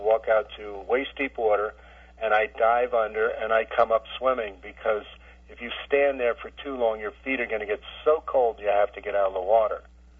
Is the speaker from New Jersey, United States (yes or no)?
yes; New Jersey, United States; Well, fortunately, I grew up on the Jersey shore, literally blocks from the ocean.